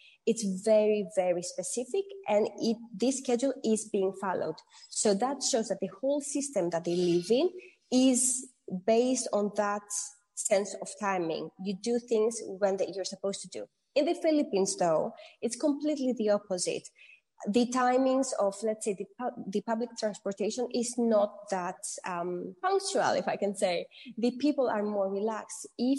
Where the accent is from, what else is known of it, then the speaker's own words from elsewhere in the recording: Greece; I am half Greek, half Filipina, but I was born and raised in Greece. So I do tend to behave in a more Greek way